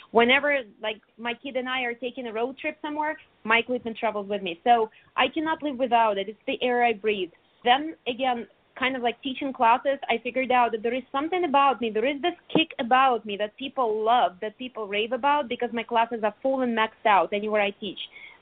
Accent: Russia; My dad, he used to be a professional soccer player, and I'm from Russia.

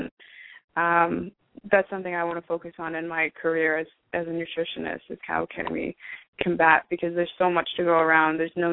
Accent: New York, United States; I grew up in New York. So, and not in, like, 30 miles north of New York City, so nowhere close to kind of, like, real rural farmland.

